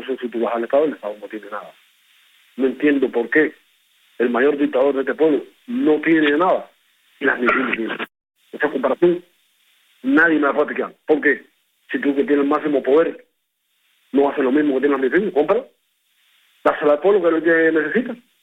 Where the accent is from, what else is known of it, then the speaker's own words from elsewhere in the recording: Cuba; yo y mi pueblo cubano